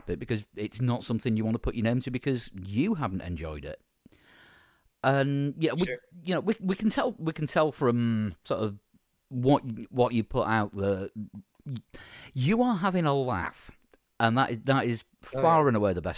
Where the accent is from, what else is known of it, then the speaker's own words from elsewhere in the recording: Yorkshire and the Humber, United Kingdom; I mean, I'm from Yorkshire as well